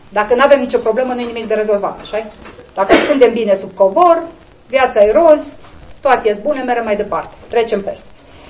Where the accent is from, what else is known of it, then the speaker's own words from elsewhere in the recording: Bucovina, Romania; eu vin din Bucovina, am crescut foarte aproape de biserică.